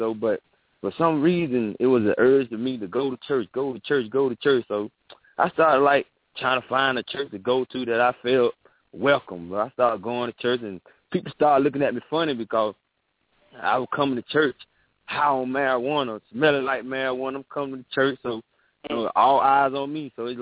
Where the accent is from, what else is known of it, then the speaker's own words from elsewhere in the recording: Apopka, Florida, United States; also born or lived in Orlando; I was born in Orlando, Florida, but my mom and they stay in Apopka, Florida, and that's where I resided in Apopka, Florida, been here majority of all my life.